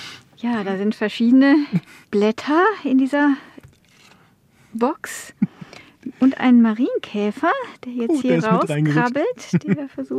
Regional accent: North Rhine-Westphalia, Germany; Und ich bin im Süden aufgewachsen, direkt an der Ruhr, wo man dann einerseits schnell in der Innenstadt ist, aber andererseits auch schnell draußen in ländlichen Gebieten. Also ich bin in einer sehr schönen Umgebung im Ruhrgebiet aufgewachsen.

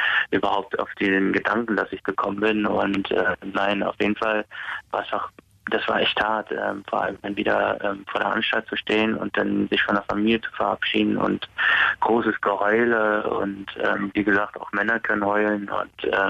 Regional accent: Netherlands; now in Germany; ich komme ja ursprünglich aus Holland, bin ja damals dann nach Deutschland gekommen und habe ja auch den deutschen Pass. Aber ich habe, wie gesagt, immer noch zwei Nationalitäten, also habe immer noch den holländischen Pass.

